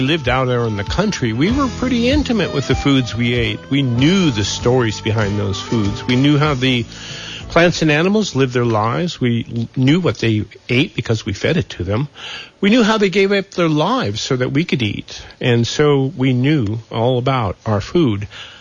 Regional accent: Montana, United States; I was raised in Montana, and spent a lot of time on a little farm near Belfry, Montana, and we grew the food we ate.

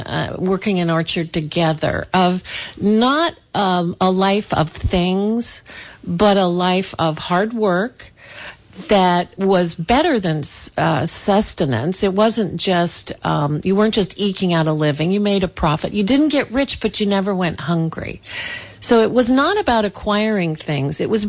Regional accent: California, United States; I think it was when I moved back to California. I'm from the Santa Clara Valley, and I worked in broadcasting. And then when my folks were ill in 2009, I moved back.

